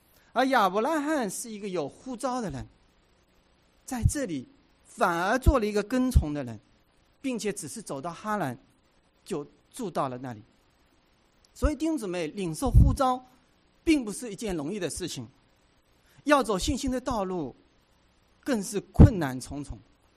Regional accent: Hangzhou, Zhejiang, China; moved away as an adult; also born or lived in Wenzhou; now in United States; 我的家乡是来自中国的这个浙江杭州。那我后来呢，为了读大学的缘故呢，就离开杭州去了温州。我在温州呢待了7年

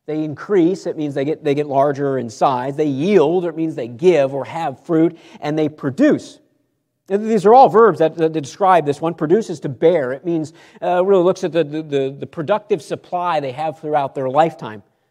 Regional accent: New York, United States; I'm from New York, so maybe Southern Maryland people would know better.

